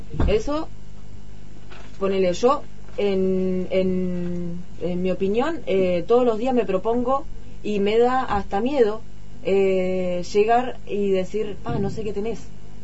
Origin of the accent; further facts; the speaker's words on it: El Bolsón, Río Negro, Argentina; now in Cuba; Somos argentinos en Cuba, ya. Pero cuando llegamos acá no somos los argentinos. Yo soy de Bolsón, vos sos de Trelew.